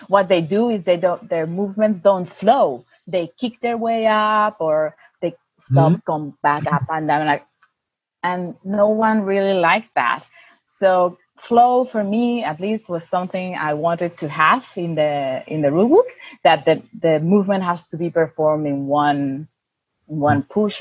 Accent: Spain; English is a second language; I'm from Spain.

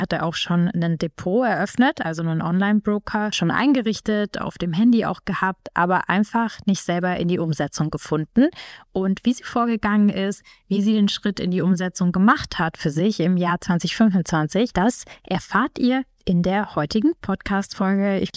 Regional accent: Baden-Württemberg, Germany; born or raised there

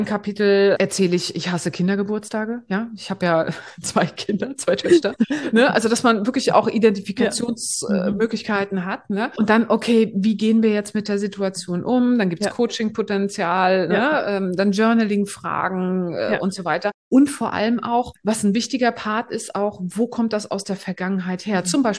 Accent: Greifswald, Mecklenburg-Vorpommern, Germany; aber ich komme aus Greifswald. Deswegen finde ich immer alles sehr spannend, was von dort kommt.

